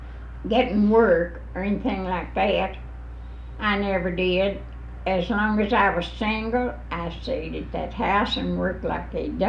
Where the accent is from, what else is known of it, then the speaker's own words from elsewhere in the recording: Mississippi, United States; born there; Now, I was born in Simpson County. About, not further than, I see about 7 or 8 miles from here.